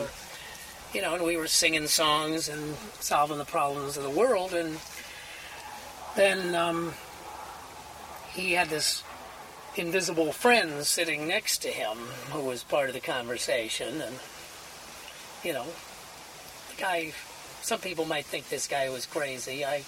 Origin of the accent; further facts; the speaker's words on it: New York, United States; you know, I was from New York